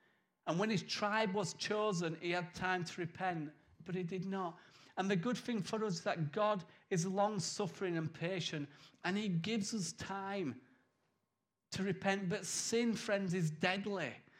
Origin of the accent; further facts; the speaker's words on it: United Kingdom; But being British, we just go, lie, lie, lie, lie, lie.